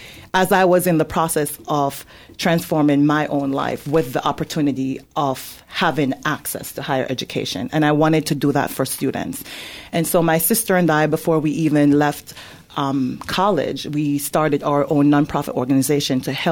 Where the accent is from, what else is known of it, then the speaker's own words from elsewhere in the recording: Jamaica; I come from a relatively poor background. I'm from Jamaica.